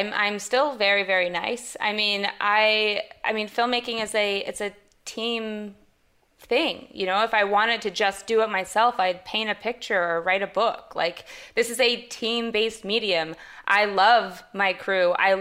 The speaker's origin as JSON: {"language": "English", "country": "Canada", "said": "I mean, I'm Canadian as well"}